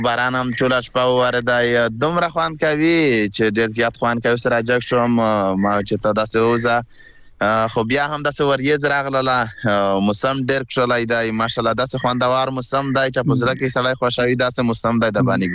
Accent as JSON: {"language": "Pashto", "region": "Khyber Pakhtunkhwa", "country": "Pakistan", "moved": "yes", "lives_now": "Afghanistan", "said": "موږ د وزیرستان ډی پی یو کنه نو هغه موږ چې کډوال شو د وزیرستان افغانستان ته بیا دلته راغلو"}